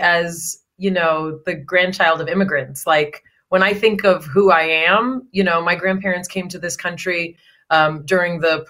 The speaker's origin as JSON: {"language": "English", "country": "United States", "tie": "born or raised there", "first_language": "Yiddish", "second_language": "English", "said": "For me, I was raised in a very colorful, you know, first generation American household. And my native language is Yiddish. That's the language of Eastern European Jews."}